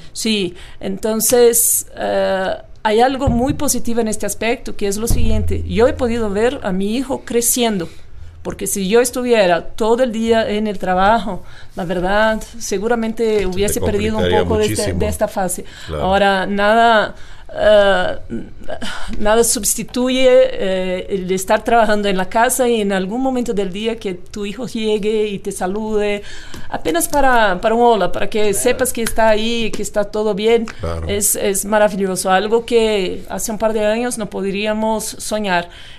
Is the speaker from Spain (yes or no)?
no; Brazil; now in Mexico; desde el extremo sur de América Latina, en países como Argentina o mi país de origen, Brasil, Chile, Perú